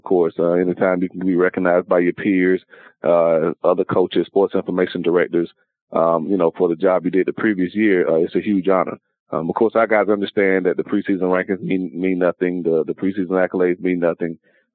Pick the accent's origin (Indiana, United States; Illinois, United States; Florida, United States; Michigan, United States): Florida, United States; Quincy; also born or lived in Tallahassee; I keep reminding Chris that I'm originally from Quincy, Florida.